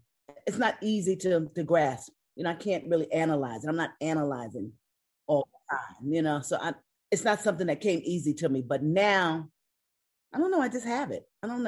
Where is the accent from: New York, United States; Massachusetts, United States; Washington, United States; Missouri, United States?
New York, United States; I'm from New York, you know, so I know her groove, you know.